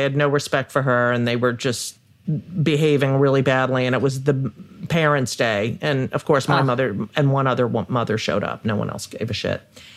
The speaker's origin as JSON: {"language": "English", "region": "New Jersey", "country": "United States", "tie": "born or raised there", "said": "I was born in 1962. I grew up in New Jersey in a suburban, very, even though we were 25, 27 miles from New York City."}